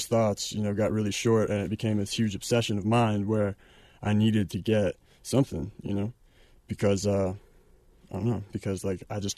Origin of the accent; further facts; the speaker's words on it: New Jersey, United States; Well, I grew up in New Jersey, and I started to drink when I was about 12 or 13 years old